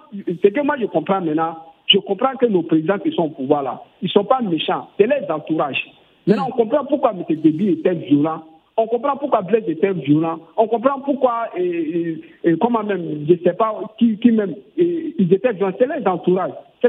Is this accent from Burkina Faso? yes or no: yes; Burkina Faso; Parce que chez nous, au Burkina Faso, il n'y a pas eu de coup d'État.